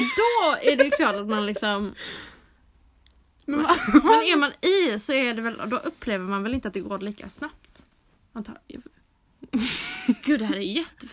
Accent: Sweden; Vi är ju äkta svenskar.

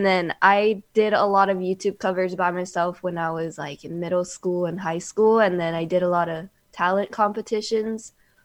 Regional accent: Honolulu, Hawaii, United States; We are from Honolulu, Hawaii.

